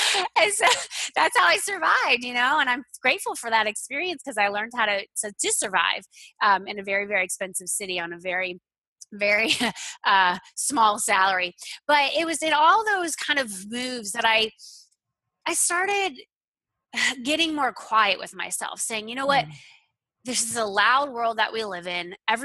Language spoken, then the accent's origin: English; Florida, United States; I grew up in Florida and fell in love with the path of public relations when I was in college.